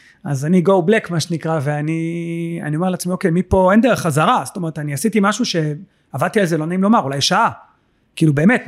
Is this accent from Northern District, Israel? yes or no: no; Holon, Tel Aviv District, Israel; בכל זאת אני חולוני, אז הסוחר שבי יוצא החוצה